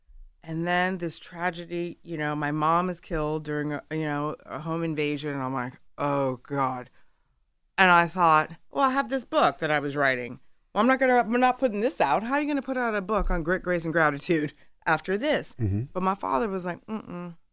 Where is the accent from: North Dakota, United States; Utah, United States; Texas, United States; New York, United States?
New York, United States; You know, I was like, okay, so I'm a New Yorker.